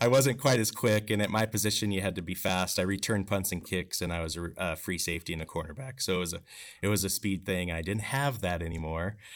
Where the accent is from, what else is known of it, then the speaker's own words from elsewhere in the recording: Bridgeport, Washington, United States; I am from Washington. Originally, small town of Bridgeport, Washington. Nobody ever knows where Bridgeport is. It's near Lake Chelan. And so that's pretty much, I grew up.